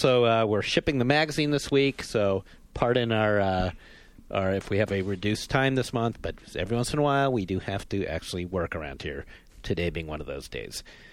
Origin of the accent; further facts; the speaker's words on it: Van Nuys, California, United States; I'm from Van Nuys, California.